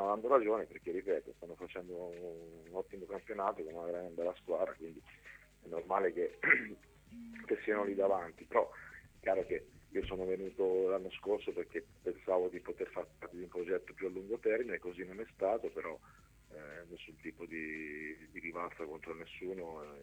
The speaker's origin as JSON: {"language": "Italian", "town": "Ancona", "region": "Marche", "country": "Italy", "said": "sono di Ancona e è sempre bello ritornare"}